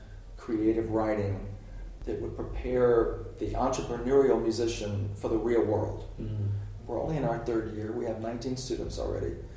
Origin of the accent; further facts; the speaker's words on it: Macon, Georgia, United States; now in New York, United States; This is my hometown. I live in New York. I still love Macon.